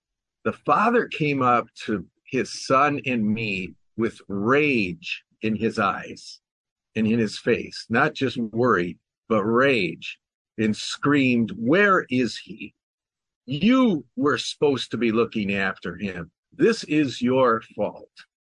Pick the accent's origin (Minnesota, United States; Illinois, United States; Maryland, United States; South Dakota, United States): Minnesota, United States; Minneapolis; I grew up in the Minneapolis area